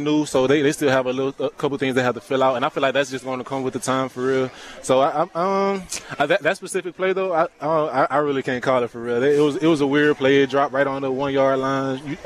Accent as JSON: {"language": "English", "region": "Alabama", "country": "United States", "said": "I'm from Alabama, so I like to do stuff outside."}